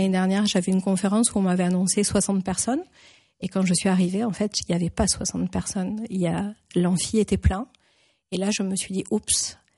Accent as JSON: {"language": "French", "country": "France", "said": "j'ai l'impression que je suis française, ça c'est certain. Et mes racines oui, sont en Andalousie."}